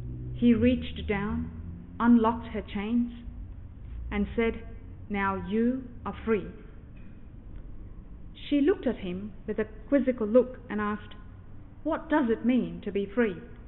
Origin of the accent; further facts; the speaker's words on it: India; When I was growing up in India